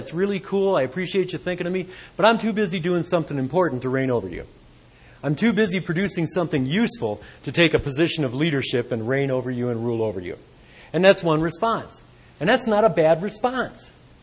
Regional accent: Michigan, United States; Because I was raised in Michigan, where trees like grow really enormous.

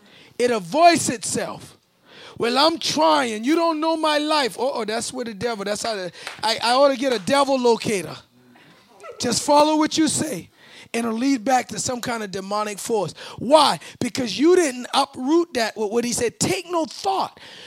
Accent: Charleston, South Carolina, United States; This is where I was brought up. We eat like this. I'm from Charleston.

